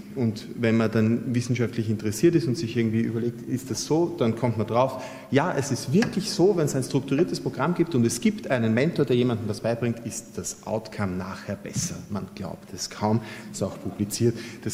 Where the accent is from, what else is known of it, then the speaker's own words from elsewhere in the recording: Austria; das kann man sich als Österreicher gar nicht vorstellen.